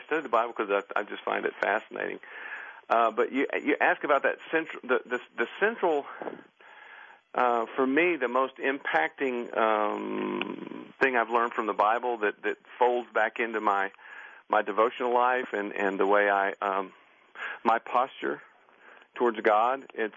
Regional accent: the South, United States; I mean, I'm from the South. And in my years of growing up, you know, even in the 60s, 70s, 80s

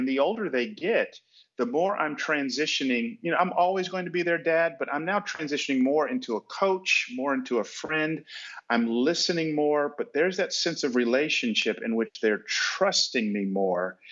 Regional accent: Atlanta, Georgia, United States; We grew up in Atlanta, and I'm a child of the 80s

